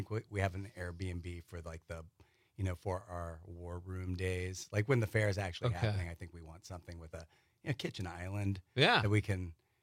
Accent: Brooklyn, New York, United States; now in Door County, United States

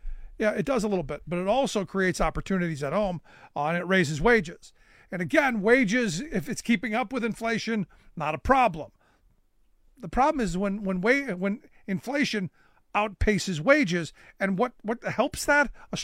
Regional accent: Cleveland, Ohio, United States; growing up in Cleveland, you would drive through downtown, you would see off into the distance in the flats, you would see the flame coming out of the steel mill

